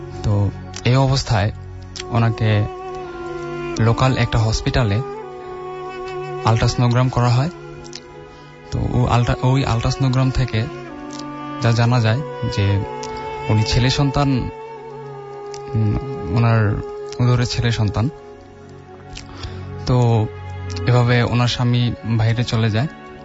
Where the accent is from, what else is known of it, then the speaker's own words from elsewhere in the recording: Pagla, Dhaka Division, Bangladesh; আমি নারায়ণগঞ্জ সদর উপজেলার পাগলা থেকে এসেছি।